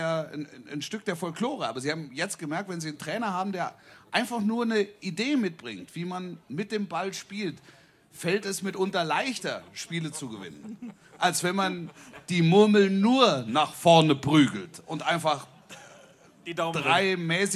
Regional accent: Baden-Württemberg, Germany; Ich bin da ganz in der Nähe groß geworden.

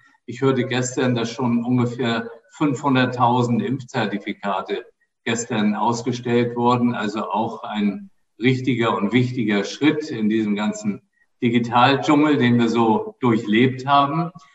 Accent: Flensburg, Schleswig-Holstein, Germany; Dazu gehörte zumindest gestern noch meine Heimatstadt Flensburg.

